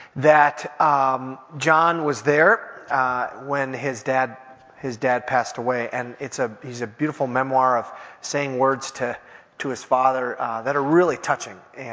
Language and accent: English; Minneapolis, Minnesota, United States; I was in San Diego, and I happened to meet a guy, and he heard I was from Minneapolis.